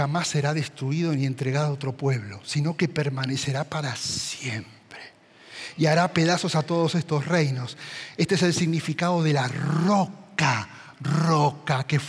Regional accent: Argentina; Yo digo, acá yo no hablo porque saben que soy argentino, acá me linchan.

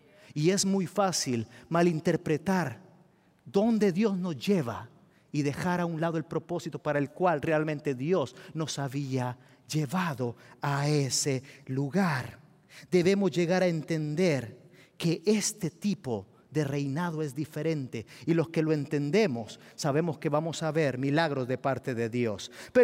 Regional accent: El Salvador; Nosotros ahorita en mi país, El Salvador, tenemos un presidente nuevo

